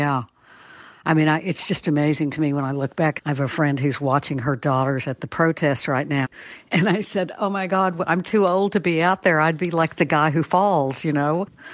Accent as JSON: {"language": "English", "region": "Texas", "country": "United States", "tie": "born or raised there", "said": "I think because I grew up in the Panhandle"}